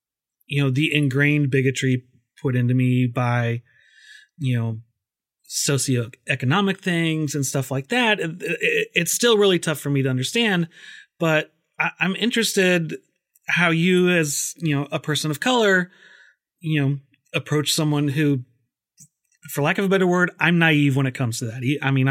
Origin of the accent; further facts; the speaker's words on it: Minnesota, United States; now in US South; I grew up in the Midwest. I have now been in the South for a little over 25 years. But I did grow up, and it's two very different extremes. So I grew up in Minnesota.